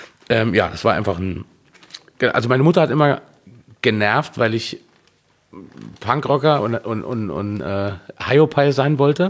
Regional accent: Marpingen, Saarland, Germany; born there; In Marpingen, im Nordsaarland. Die Kreisstadt war St. Wendel.

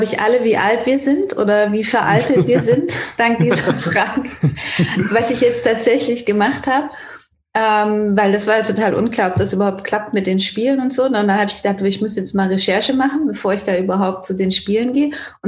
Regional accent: Renningen, Baden-Württemberg, Germany; habe von klein auf Basketball gespielt im TSV Malmsheim. Ich komme ja aus Renning/Malmsheim.

